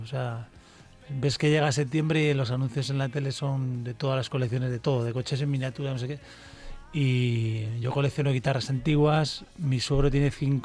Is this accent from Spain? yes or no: yes; Cantabria, Spain; yo mira que soy norteño y me cuesta un poco expresar sentimientos más allá de las canciones.